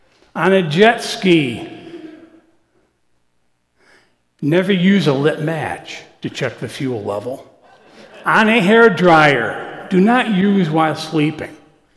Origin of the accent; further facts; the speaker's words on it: Oswego, New York, United States; Yeah, I'm from Oswego, yada, yada, yada.